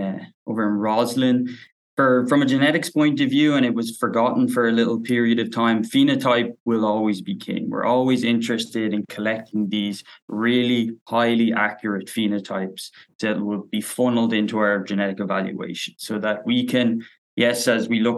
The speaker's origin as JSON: {"language": "English", "town": "Dublin", "region": "Leinster", "country": "Ireland", "said": "I'm a city kid, so from Dublin as well. So I don't have a huge farming background, but both my parents grew up on farms, so I would have that connection there. Then in 2018, I moved over to Canada"}